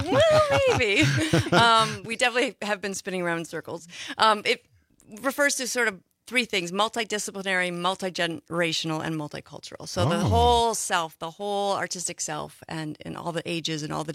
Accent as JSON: {"language": "English", "town": "Sauk Prairie", "region": "Wisconsin", "country": "United States", "tie": "born or raised there", "said": "So I grew up in this area. I grew up in Sauk Prairie, actually, mm-hmm. small farm town."}